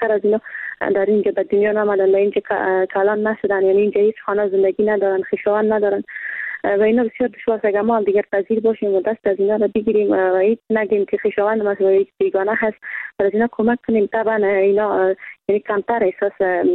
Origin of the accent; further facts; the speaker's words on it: Afghanistan; ما مردم افغانستان